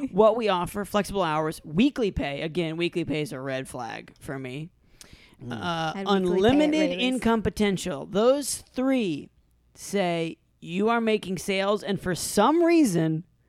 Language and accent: English; North Carolina, United States; I'm from North Carolina.